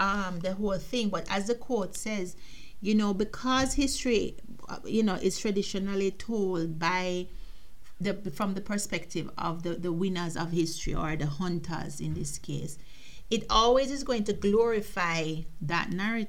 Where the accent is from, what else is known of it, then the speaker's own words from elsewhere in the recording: Jamaica; we are from Jamaica. I'm from Jamaica, and I was told when I was going to school in history class